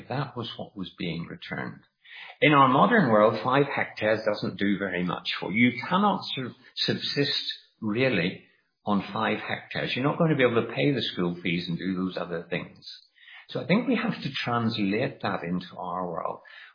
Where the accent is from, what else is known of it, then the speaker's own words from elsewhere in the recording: United Kingdom; Now, I'm not a South African expert, so I'll only talk about my own homeland of the UK.